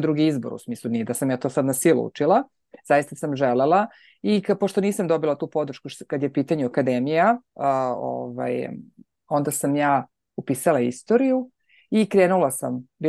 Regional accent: Nova Pazova, Vojvodina, Serbia; još u amaterskom pozorištu u kom sam odrasla u Novoj Pazovi

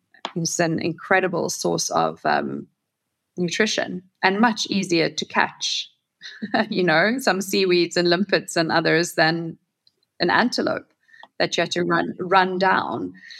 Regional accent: South Africa; growing up in South Africa, with the kind of parents I did and the childhood I did

